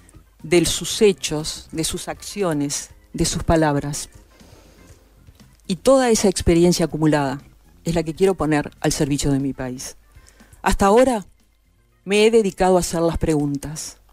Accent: Uruguay; Llego hasta aquí como una uruguaya

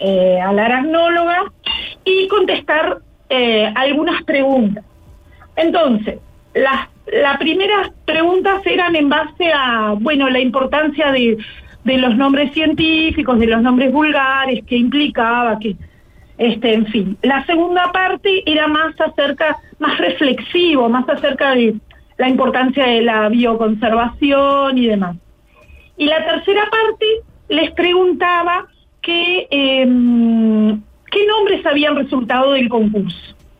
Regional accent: Sauce, Canelones, Uruguay; yo soy oriunda de Sauce, trabajo en Toledo, pero vivo en Sauce

